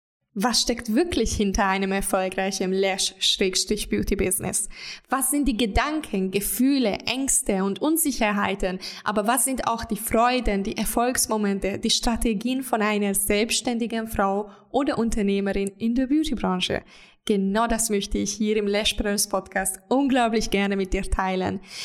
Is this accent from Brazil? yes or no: no; Hungary; German is a second language; moved away as an adult; now in Germany; Ich komme ursprünglich aus Ungarn. In 2015 mit 20 Jahren war ich so crazy, dass ich ohne Sprachkenntnisse mit 500 Euro in der Hand alleine nach Deutschland ausgewandert bin